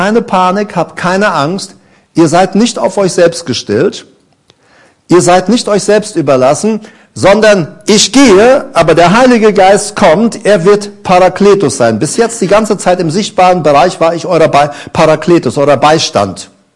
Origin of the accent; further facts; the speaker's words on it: Paraguay; ich bin es halt von zu Hause aus Paraguay her gewohnt, wo ich geboren bin.